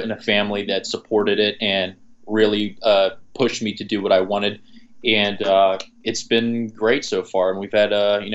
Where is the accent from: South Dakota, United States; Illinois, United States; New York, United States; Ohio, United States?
Ohio, United States; Steubenville; I grew up in Steubenville, Ohio.